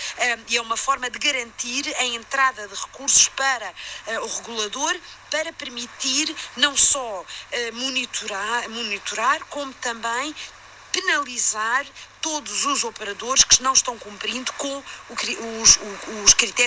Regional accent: Portugal; Eu sou portuguesa, por exemplo, em Portugal

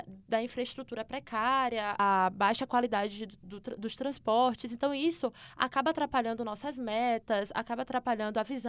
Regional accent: Candeias, Bahia, Brazil; eu sou de Candeias, Bahia, que é uma cidade na região metropolitana de Salvador. É, fica mais ou menos 45 quilômetros de Salvador e, apesar de estudar na capital desde os 13 anos, eu continuo morando lá.

